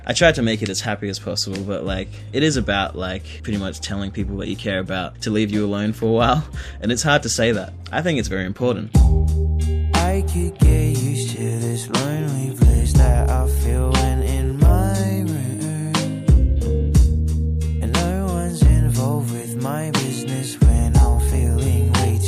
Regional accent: Cairns, Queensland, Australia; I was born and raised in Cairns, far north Queensland, you know.

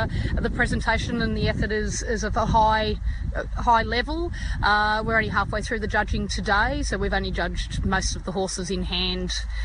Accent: McGrath Hill, New South Wales, Australia; Hi, I'm from McGrath Hill in New South Wales.

